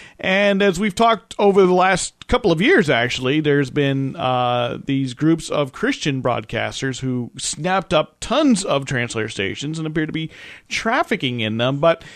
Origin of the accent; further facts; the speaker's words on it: New Jersey, United States; I mean, I'm from New Jersey, so I know from whence I speak. I did radio New Jersey